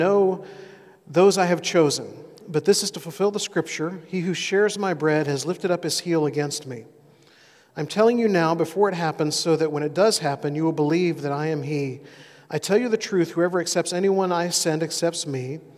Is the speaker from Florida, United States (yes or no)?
no; Alabama, United States; now in Eugene, United States; I've been here in Eugene for a little over a year now. I grew up in Alabama, and I am an Alabama fan.